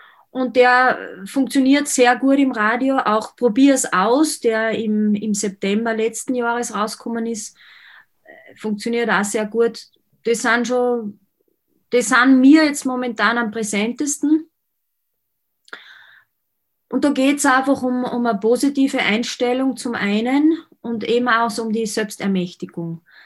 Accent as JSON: {"language": "German", "town": "Kapfenberg", "region": "Styria", "country": "Austria", "tie": "born or raised there", "said": "In meiner Heimatgemeinde, ich glaube, wo ich dort aufgewachsen bin, waren 1000, war es eine 1000-Seelen-Gemeinde. Ich weiß jetzt nicht, vielleicht sind jetzt ein bisschen mehr dort. Also es ist nicht wesentlich groß, gehört aber zu Kapfenberg"}